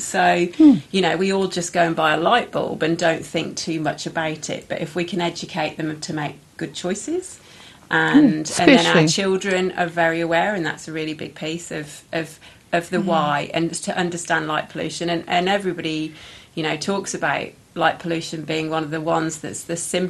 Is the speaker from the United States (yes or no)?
no; England, United Kingdom; moved away; I grew up in England